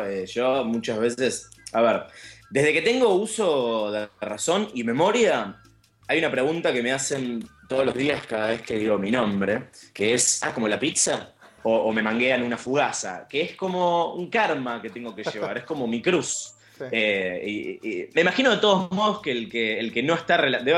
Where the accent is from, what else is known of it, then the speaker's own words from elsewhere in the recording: Buenos Aires, Argentina; Entonces yo soy de La Boca originalmente, después me vendí y me vine a Palermo, porque soy un cheto.